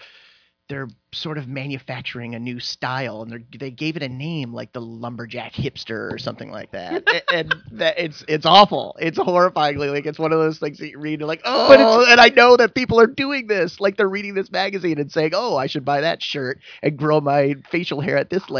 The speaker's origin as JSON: {"language": "English", "town": "New York City", "region": "New York", "country": "United States", "said": "I don't, and I'm from New York City."}